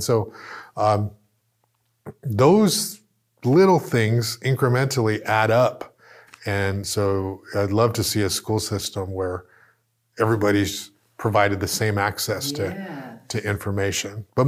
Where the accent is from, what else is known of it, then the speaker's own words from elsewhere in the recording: Goleta, California, United States; You know, I grew up in, I was born in Goleta, you know, poor by our California standards.